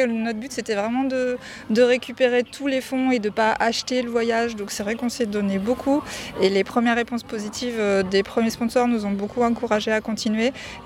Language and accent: French; Surgères, Nouvelle-Aquitaine, France; on vient d'une petite ville de Surgères qui a 7000 habitants.